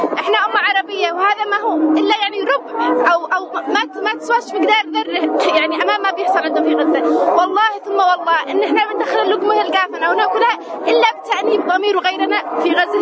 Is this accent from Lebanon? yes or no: no; Yemen; نحن كشعب يمني ليست جديدة علينا هذا الوقفة ولا هذا الخروج